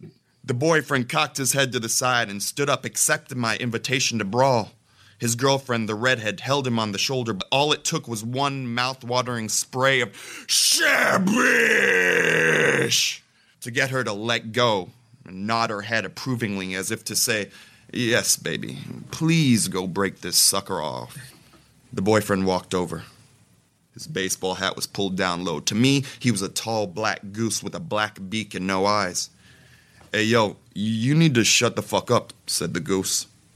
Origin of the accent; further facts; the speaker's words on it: Texas, United States; also born or lived in Canada; I was born in Canada. My family's from Jamaica. I was raised in Texas. So I grew up in Texas.